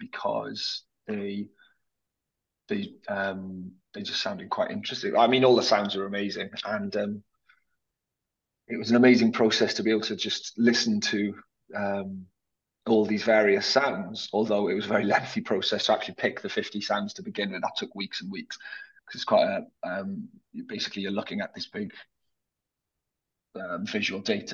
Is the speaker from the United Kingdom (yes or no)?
yes; Swansea, Wales, United Kingdom; because I'm from Swansea, a place in South Wales, which got bombed quite heavily during the Second World War